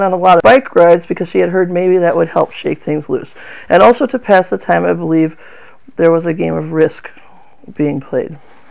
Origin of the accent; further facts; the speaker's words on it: Hesperia, Michigan, United States; also born or lived in Fremont, United States; I was born in the Gerber Memorial Hospital in Fremont, Michigan, named for the Baby Food Company, which is in Fremont, Michigan, and I lived in Hesperia